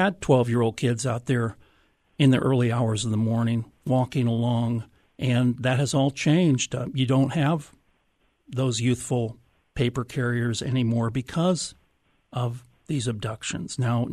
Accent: Des Moines, Iowa, United States; I grew up in Des Moines. And in 1982, I was managing a record store in Des Moines

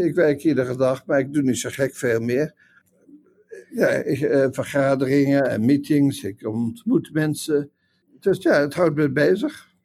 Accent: Netherlands; moved away; Want ik kwam uit Nederland.

